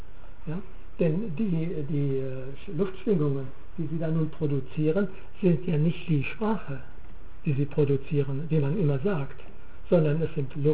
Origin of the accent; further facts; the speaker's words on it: Northern Germany, Germany; Bei uns sagt man nie Grüß Gott. Ich bin aus Norddeutschland und wir verlassen das Grüß Gott dann den Bayern und so weiter.